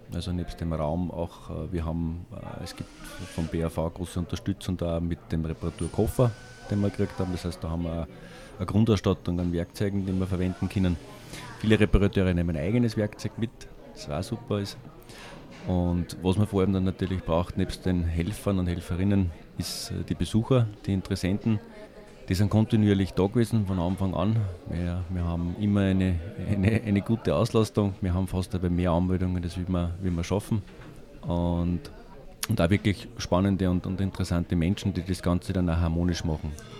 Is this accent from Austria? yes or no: yes; Upper Austria, Austria; Ich komme aus Aarholzmünster. Ich bin ein Innviertler Original. Ich wohne da, wie gesagt, mit meiner Frau und meiner Tochter